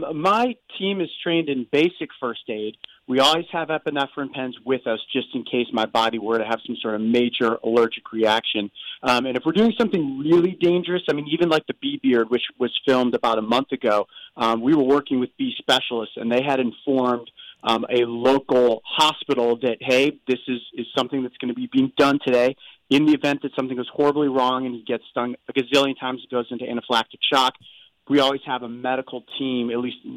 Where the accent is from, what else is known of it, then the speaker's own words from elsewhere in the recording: Cleveland, Ohio, United States; now in Columbus, United States; Brave Wilderness is run out of Columbus, Ohio, but I'm from Cleveland originally. So I kind of, Ohio has been my base my entire life for the most part.